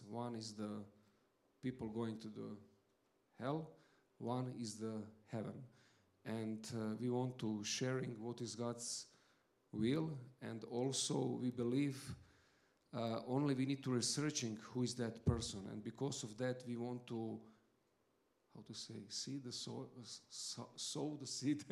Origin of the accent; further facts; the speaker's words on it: Croatia; English is a second language; I'm from Croatia. English is my second language